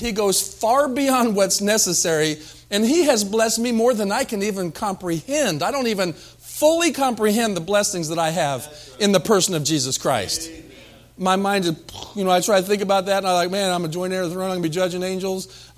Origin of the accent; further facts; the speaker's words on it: Tucson, Arizona, United States; born there; I was born in Tucson, Arizona at St. Joe Hospital on Wilmot.